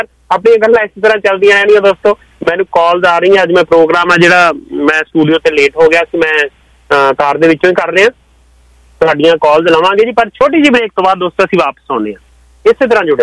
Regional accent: Punjab, India; ਅਸੀਂ ਪੰਜਾਬੀ ਹਾਂ ਭਾਈ, ਅਸੀਂ ਪੰਜਾਬੀ ਬੋਲੀ ਦੀ ਮਸ਼ਹੂਰੀ ਕਰਾਂਗੇ?

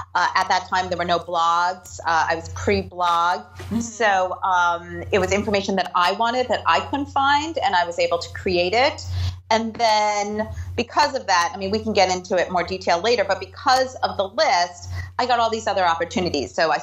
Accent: New Jersey, United States; So I grew up in Jersey, went to school in Boston

